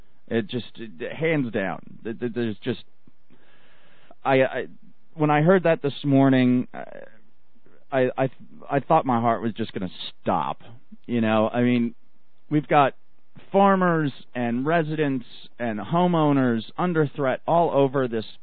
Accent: New Jersey, United States; Professor Gregory Stenchikoff of Rutgers University, good old New Jersey school, my home state.

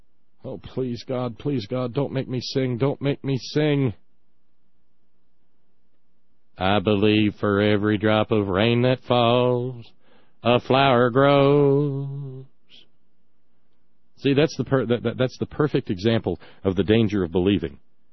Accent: the South, United States; I am a Southerner, okay? I'm not an outsider. I'm from the belly of the beast. I can talk about its innards.

